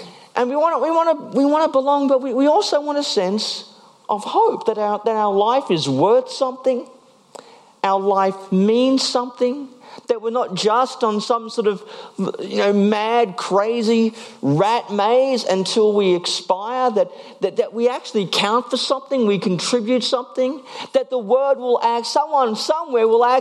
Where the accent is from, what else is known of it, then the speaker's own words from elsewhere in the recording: Queensland, Australia; By the way, I have no idea who he is. I'm from Queensland.